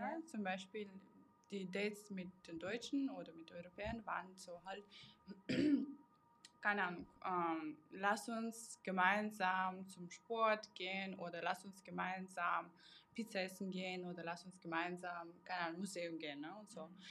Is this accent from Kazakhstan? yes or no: yes; Kazakhstan; German is a second language; now in Germany; ich bin aus Kasachstan jetzt vor 10 Jahren gekommen.